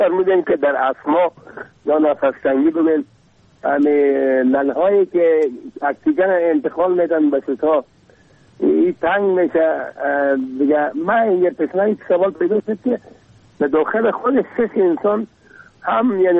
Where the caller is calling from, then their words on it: Kabul, Afghanistan; از کابل هستم.